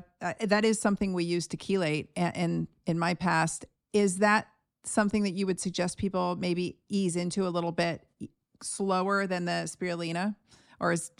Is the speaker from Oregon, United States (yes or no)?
yes; Portland, Oregon, United States; I'm from Portland. So, I mean, that's where we were practicing.